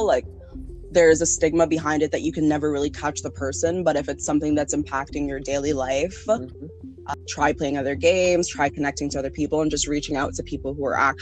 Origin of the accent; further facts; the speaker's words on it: Canada; people would like make fun of the fact that I'm from Canada.